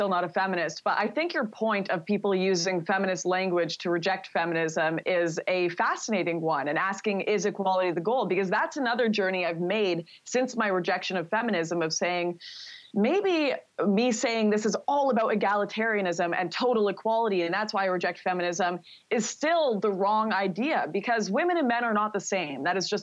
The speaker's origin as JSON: {"language": "English", "town": "Vancouver", "region": "British Columbia", "country": "Canada", "tie": "born or raised there", "said": "my hometown of Vancouver"}